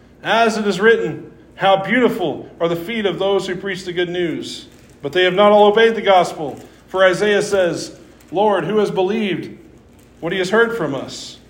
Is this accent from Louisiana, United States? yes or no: no; Missouri, United States; But I'm from Southeast Missouri.